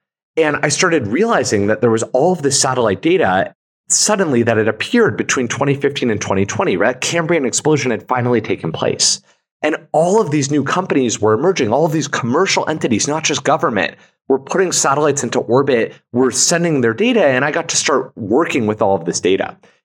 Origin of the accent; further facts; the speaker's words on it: Los Angeles, California, United States; Well, I grew up here in Los Angeles. And I have to say, as a kid growing up here